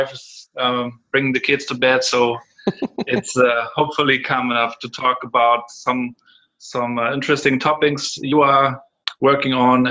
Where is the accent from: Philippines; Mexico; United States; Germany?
Germany; Rostock, Mecklenburg-Vorpommern; English is a second language; Yes, I'm 38 years old. I'm from Rostock here. Was raised here at the Baltic Sea.